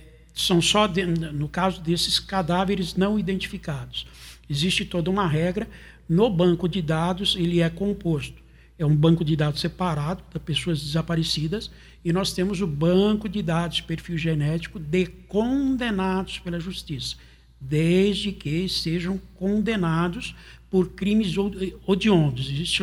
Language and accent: Portuguese; São Paulo, Brazil; Goiás, eu sou paulista, Goiás me recebeu de braços abertos, fui muito bem-vindo ao estado